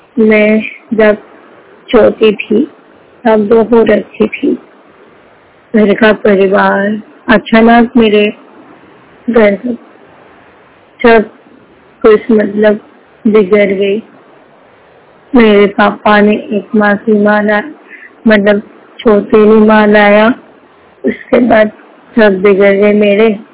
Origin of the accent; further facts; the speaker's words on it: Nagaon, Assam, India; असम से हूँ। मैं पूरी तरह से दृष्टिबाधित हूँ।